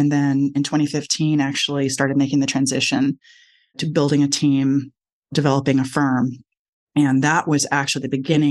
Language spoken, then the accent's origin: English; Austin, Texas, United States; He brought her back to Texas. So I was actually born and raised in Austin. I'm a unicorn. I know a lot of people think it's rare to encounter one of us. I have lived elsewhere, but I seem to always come back to Austin.